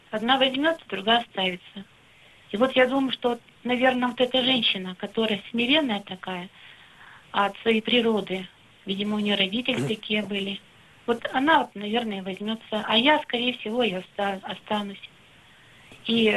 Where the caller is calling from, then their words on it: Yekaterinburg, Sverdlovsk Oblast, Russia; я из Екатеринбурга.